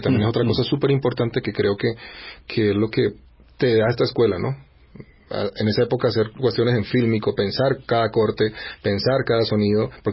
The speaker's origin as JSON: {"language": "Spanish", "town": "Cartagena", "region": "Bolívar", "country": "Colombia", "tie": "born or raised there", "said": "Sí, soy de Cartagena."}